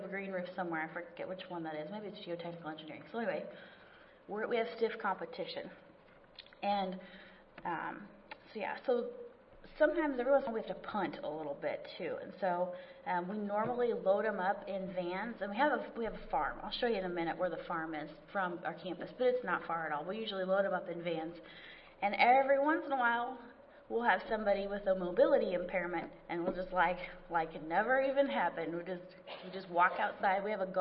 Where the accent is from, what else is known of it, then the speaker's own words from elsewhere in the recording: Iowa, United States; So I'm from Western Iowa, so we'd drive the 75 miles and go have a blast and go to Iowa State.